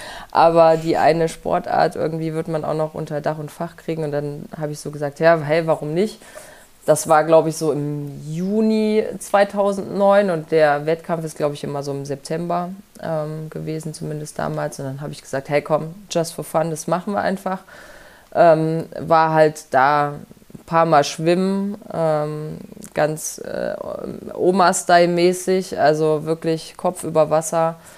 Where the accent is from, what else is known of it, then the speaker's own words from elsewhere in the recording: Thuringia, Germany; Also ich komme gebürtig aus Thüringen und bin da im Wintersport groß geworden. Am Wochenende war ja auch wieder in Oberhof Biathlon. Also dort in der Nähe bin ich aufgewachsen